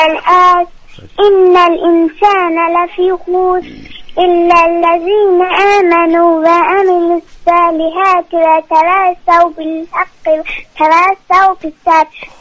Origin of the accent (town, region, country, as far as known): Isfahan, Iran